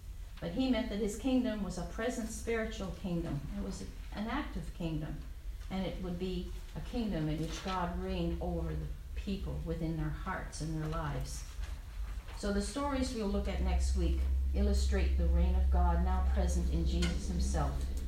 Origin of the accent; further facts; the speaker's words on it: Newfoundland and Labrador, Canada; I was from Newfoundland. We live by swearing.